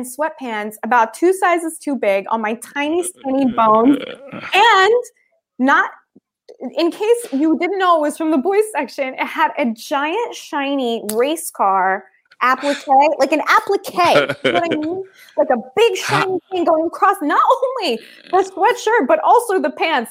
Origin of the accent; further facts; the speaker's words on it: Philadelphia, Pennsylvania, United States; I grew up in Philly and we had a special trip, a very special trip to New York, which is like a big, big deal when you're a little kid from the suburbs.